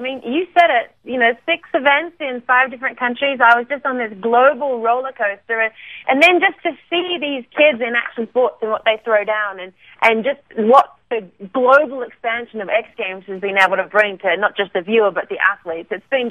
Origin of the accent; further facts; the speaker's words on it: Aspen, Colorado, United States; really looking forward to Aspen, which is my hometown. So this is where I live.